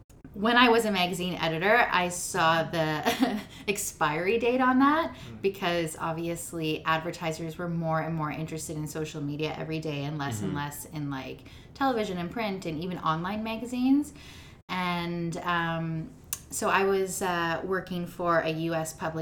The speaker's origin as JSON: {"language": "English", "region": "Ontario", "country": "Canada", "tie": "born or raised there", "said": "I grew up right outside of Toronto. My family was really different than most. My dad is Indian and my mom's Italian"}